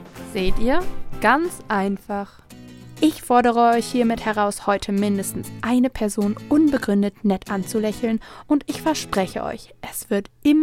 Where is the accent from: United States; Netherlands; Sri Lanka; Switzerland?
United States; Als Amerikanerin kann ich euch jedoch versichern